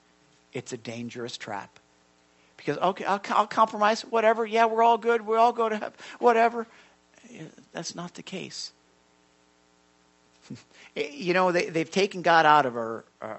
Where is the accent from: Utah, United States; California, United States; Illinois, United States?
Illinois, United States; Chicago; I'm a Southsider from Chicago, but I like the White Sox and the Cubs.